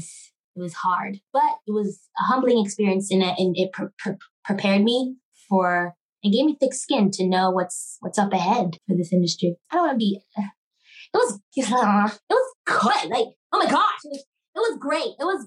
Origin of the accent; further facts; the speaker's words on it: New York, United States; I'm Haitian. Okay, I'm a represent. I'm from New York. I was born in New York. I was the only one in my family that was born in New York.